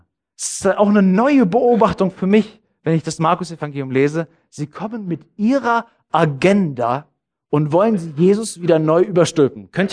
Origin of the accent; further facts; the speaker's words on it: Northern Germany, Germany; Ich bin aus Norddeutschland. Deswegen habe ich nicht so diese Feelings in mir.